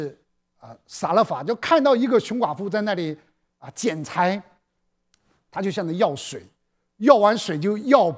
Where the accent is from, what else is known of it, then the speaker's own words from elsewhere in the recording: China; 我们中国人有句话啊